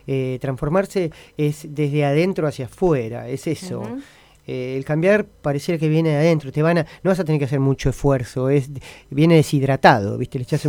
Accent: Buenos Aires, Argentina; Barrio Mondongo, genial, de toda mi vida, soy del Mondongo

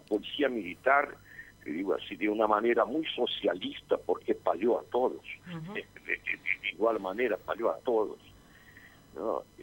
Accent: Brazil; Spanish is a second language; Yo diría a ustedes que como brasileño sentí una vergüenza inmensa

